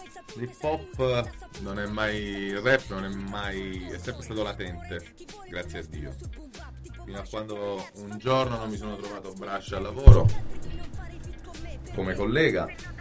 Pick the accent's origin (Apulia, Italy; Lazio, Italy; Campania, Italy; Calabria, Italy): Apulia, Italy; Taranto; pur essendo un tarantino e quindi comunque non essendo nato a Perugia